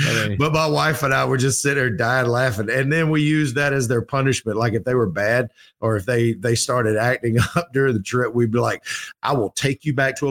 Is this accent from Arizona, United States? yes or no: no; Georgia, United States; Like I'm from Georgia. We are not equipped to handle such things.